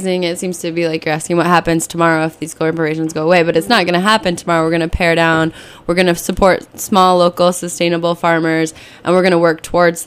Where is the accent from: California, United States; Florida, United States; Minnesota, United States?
Minnesota, United States; I have a lot of friends because I'm from Minnesota